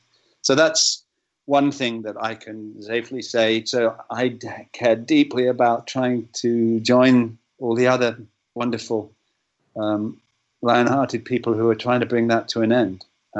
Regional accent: England, United Kingdom; And I remember discovering, you know, as an Englishman, that we hadn't been taught it at school.

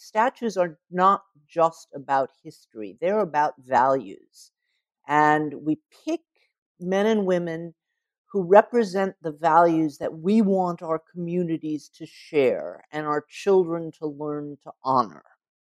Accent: the South, United States; But I didn't know that, and I grew up in the South.

